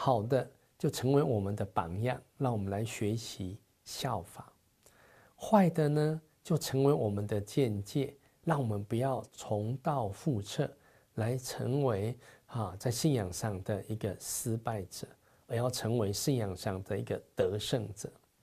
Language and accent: Chinese; China; 我们中国人的一位很有名的这个皇帝